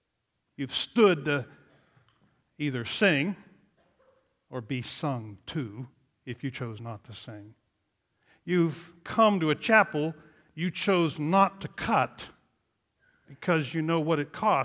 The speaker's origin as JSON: {"language": "English", "town": "Beaver Falls", "region": "Pennsylvania", "country": "United States", "tie": "born or raised there", "said": "I grew up in Beaver Falls. My parents were members of the College Hill Presbyterian Church."}